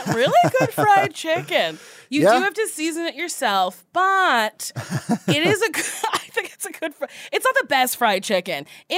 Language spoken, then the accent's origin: English; New Jersey, United States; Which is bad, because I'm from Jersey and he's from Jersey.